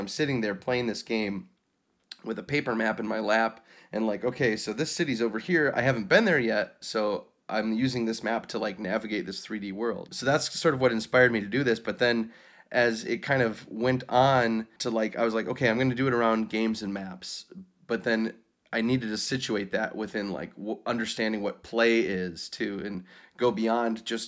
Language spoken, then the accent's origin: English; Wisconsin, United States; I grew up in Wisconsin. I'm from like northern Wisconsin, very rural. A town of about 1,000 to 2,000 people